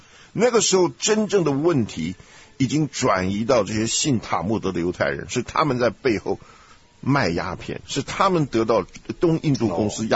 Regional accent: China; 我们中国人

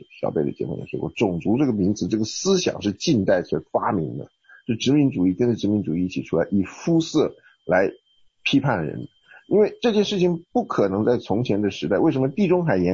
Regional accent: China; 你没有看见我从哪里来吗？我是从中国来的。

